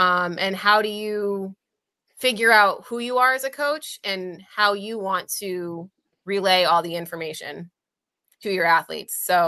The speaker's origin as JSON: {"language": "English", "region": "New England", "country": "United States", "said": "I'm from New England, so I went back home for my internship"}